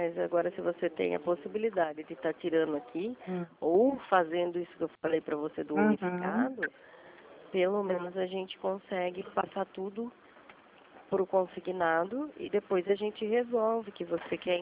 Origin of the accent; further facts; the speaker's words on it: Rio Claro, São Paulo, Brazil; Eu sou de Rio Claro.